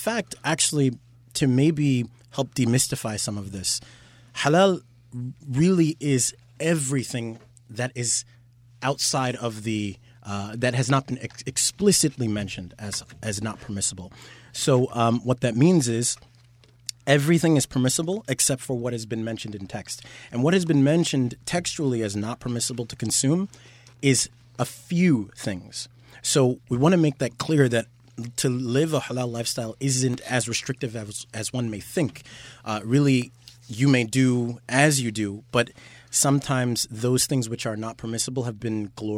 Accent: United States; born there; Me, I was born in America. My parents were born in America. So our culture is the types of food that people would eat here, more southern types of foods. I'm African American

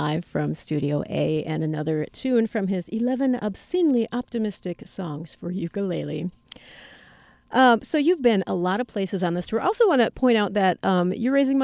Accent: Sauk Centre, Minnesota, United States; you went to my hometown of Sauk Center, which is where the Wobegon Bandshell was.

